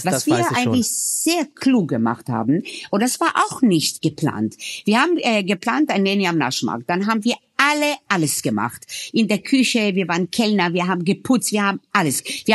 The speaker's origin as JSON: {"language": "German", "town": "Tel Aviv", "region": "Tel Aviv District", "country": "Israel", "said": "Ich komme aus Tel Aviv, ich habe diese Tel Aviv-Kitchen, ich habe die Levante-Küche, ich habe die Middle-East-Küche, ja."}